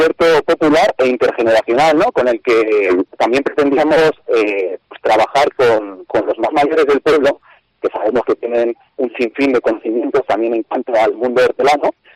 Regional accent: Logroño, La Rioja, Spain; yo que soy de Logroño también

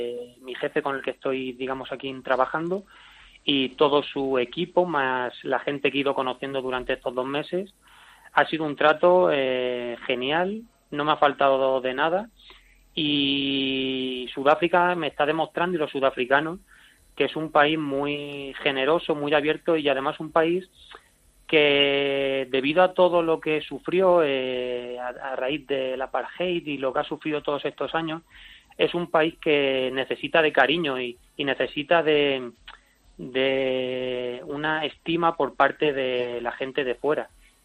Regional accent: Jumilla, Region of Murcia, Spain; Soy de Jumilla, de Murcia.

